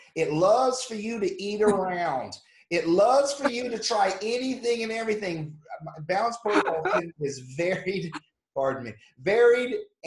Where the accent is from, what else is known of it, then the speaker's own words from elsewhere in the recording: North Carolina, United States; I mean, I'm from North Carolina. We like NASCAR, right?